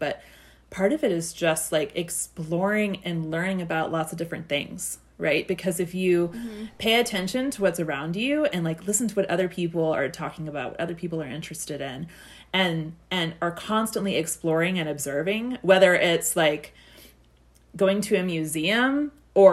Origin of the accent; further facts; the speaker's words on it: Texas, United States; I grew up in Texas. I love the Rangers, and I'll always love the Rangers. But I moved up north, and last year I discovered the Phillies